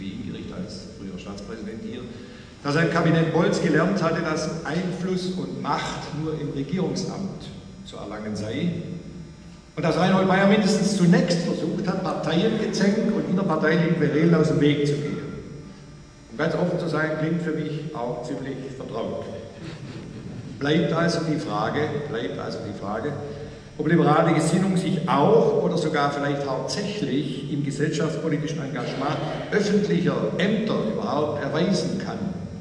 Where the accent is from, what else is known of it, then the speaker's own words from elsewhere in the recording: Baden-Württemberg, Germany; accent: Swabian; wie absolut konkurrenzlos ist doch unser schwäbischer Dialekt.